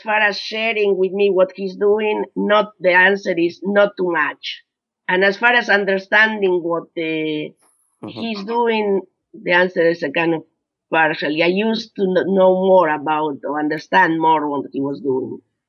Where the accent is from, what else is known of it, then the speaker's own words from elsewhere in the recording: Argentina; English is a second language; moved away; I'm Freddy's mom. I'm originally from Argentina. After 36 years, I'm still talking, or I sound like a newcomer.